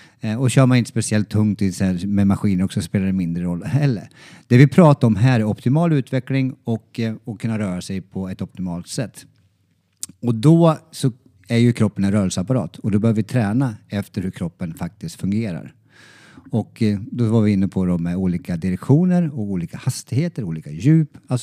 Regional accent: Norrland, Sweden; jag är från Norrland.

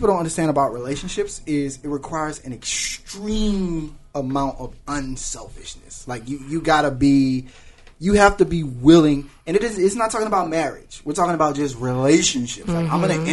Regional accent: Louisiana, United States; I remember in the barbershop, where I'm from, the barber, I'm from Louisiana, so it's a little country town.

